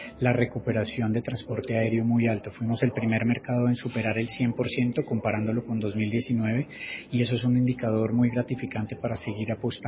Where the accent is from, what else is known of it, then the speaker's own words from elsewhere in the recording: Colombia; nosotros como colombianos y colombiano que soy